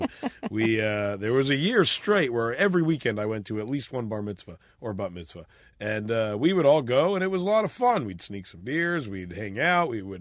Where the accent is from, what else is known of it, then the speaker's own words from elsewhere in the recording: Vancouver, British Columbia, Canada; When we grew up in Vancouver, you know, our friends were, I don't know if I'd say callous